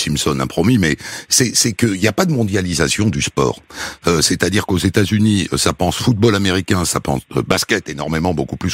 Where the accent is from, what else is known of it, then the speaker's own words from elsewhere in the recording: France; C'est un sport qui est totalement inconnu chez nous en France.